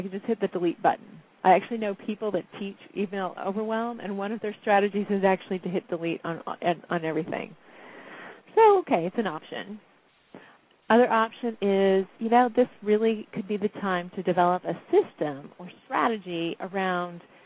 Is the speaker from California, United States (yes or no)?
yes; California, United States; It's, for me, as a Californian, And when I came and visited New York, it was always a tourist type thing.